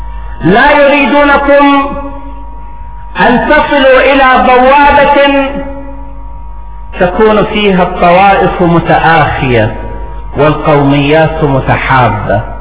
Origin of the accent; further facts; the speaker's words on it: Iraq; حينما نعبر عن إبائنا وعن سمونا كعراقيين